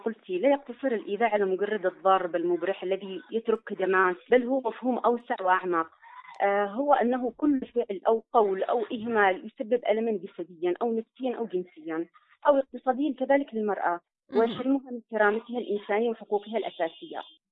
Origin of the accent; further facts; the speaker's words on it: Yemen; أتحدث إليكم بصفتي محامية يمنية